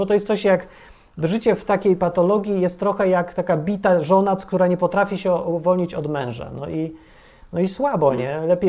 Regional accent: Kraków, Lesser Poland, Poland; Ja mieszkałem w Krakowie, urodziłem się w Krakowie, podobno. Nie wiem, tak mi mówili. Nagrań nie ma, ale zakładam, że to prawda i wychowałem się w Krakowie i to miasto jest okropne do mieszkania, śmierdzi, ciasne

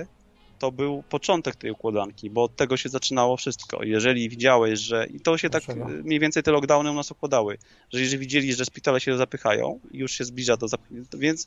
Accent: Warsaw, Masovian Voivodeship, Poland; also born or lived in Netherlands / Wrocław; Ja z Warszawy jestem.

